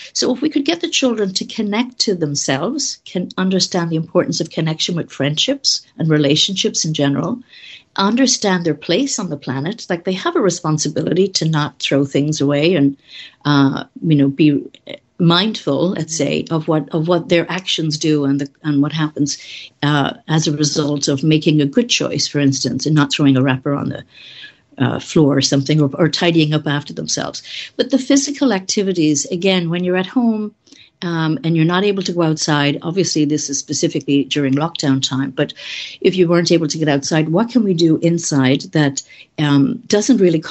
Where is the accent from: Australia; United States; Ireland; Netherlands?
Ireland; growing up in Ireland